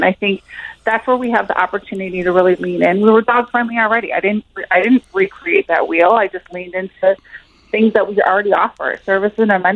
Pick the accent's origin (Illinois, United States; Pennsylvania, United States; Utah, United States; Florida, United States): Illinois, United States; Tinley Park; I'm from the south side of Chicago, so south suburbs. I grew up in Tinley Park.